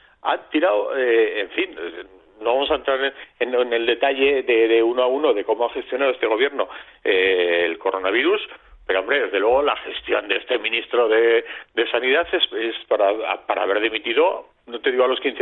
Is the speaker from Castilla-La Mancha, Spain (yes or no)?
no; La Rioja, Spain; en mi pueblo, ahí en La Rioja, con perdón lo de pueblo, es que a las 5 de la tarde se cierra todo el comercio.